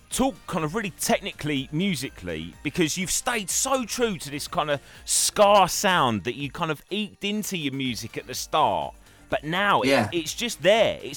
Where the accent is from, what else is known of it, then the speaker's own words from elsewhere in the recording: East of England, United Kingdom; I'm sure they've only put us together, mate, because I'm from Essex as well.